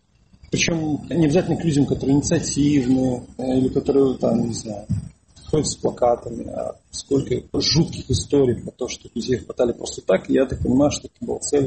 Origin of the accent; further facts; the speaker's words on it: Belarus; Наши, вот я просто говорю, белорусы – это топчик нации сейчас.